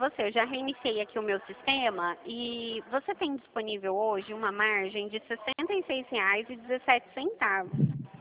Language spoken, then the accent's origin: Portuguese; São Paulo, Brazil; eu não sou do Rio, eu sou de São Paulo.